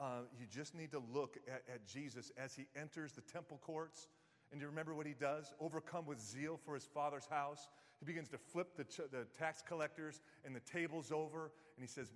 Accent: New York, United States; I'm like, hi, I'm a pastor from New York, and we're just here to see what you're doing.

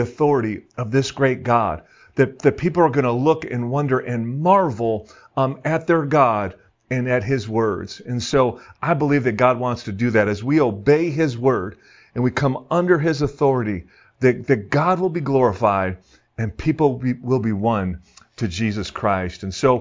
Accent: Detroit, Michigan, United States; I remember they were playing in the Stanley Cup against the Detroit Red Wings, and that's my hometown.

